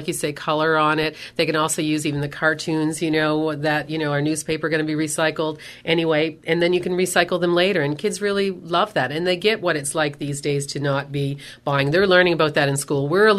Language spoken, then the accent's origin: English; Nova Scotia, Canada